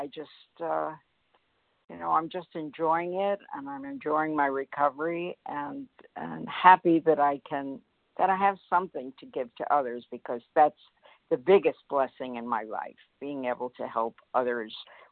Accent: Coconut Creek, Florida, United States; from Coconut Creek, Florida

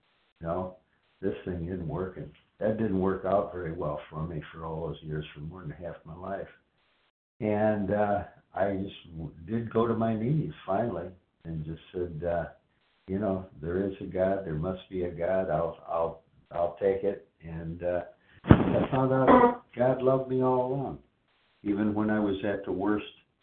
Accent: Florida, United States; Yep, I'm from Florida.

